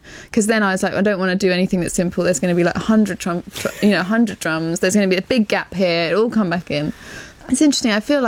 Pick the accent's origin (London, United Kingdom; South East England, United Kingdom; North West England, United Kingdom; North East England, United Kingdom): London, United Kingdom; Camberwell; I grew up in Camberwell and there was a big kind of punk scene